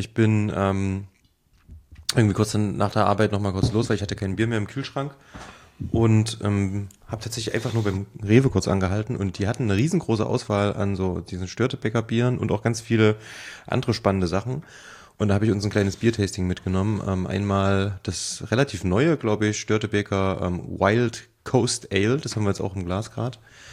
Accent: Saalfeld, Thuringia, Germany; Hat nur noch so ein Saalfelder Ur oder Ur-Saalfelder mitgenommen, was aus meiner Heimat so ein bisschen ist

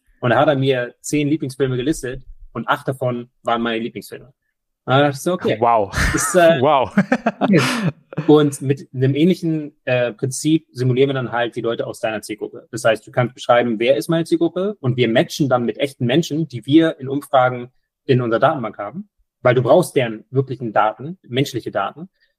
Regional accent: Hamburg, Germany; hier der CIO und Co-Founder von Neurofresh, geboren, aufgewachsen in Hamburg, dann so ungefähr 10 Jahre im Ausland gewesen

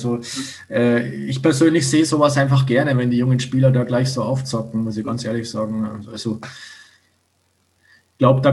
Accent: Landshut, Bavaria, Germany; Und ich komme ja aus Landshut.

